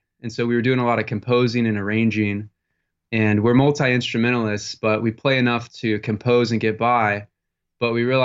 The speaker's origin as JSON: {"language": "English", "town": "Ocala", "region": "Florida", "country": "United States", "tie": "born or raised there", "said": "I grew up in Ocala."}